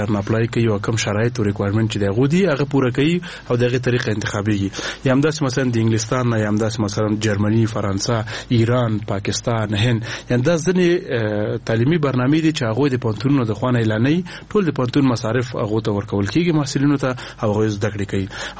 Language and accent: Pashto; Nangarhar, Afghanistan; ما د ننګرهار ولایت د خوږیانو ولس والے ما